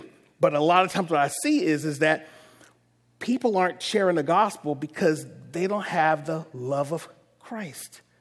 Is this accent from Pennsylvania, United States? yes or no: yes; Philadelphia, Pennsylvania, United States; I'm born and raised in Philadelphia, and it's, you know, brotherly love.